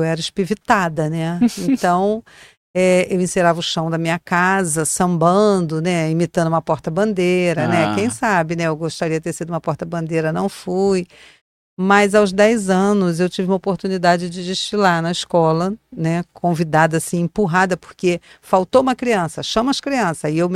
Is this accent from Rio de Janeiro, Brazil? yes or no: yes; Rio de Janeiro, Brazil; Então, eu nasci lá, minha família é de lá, tenho família hoje ainda lá, eu não moro mais lá, mas tenho família, amigos.